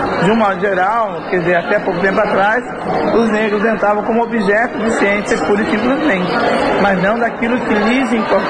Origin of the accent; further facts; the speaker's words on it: Florianópolis, Santa Catarina, Brazil; Sou natural de Florianópolis, de uma comunidade negra chamada Morro da Caixa.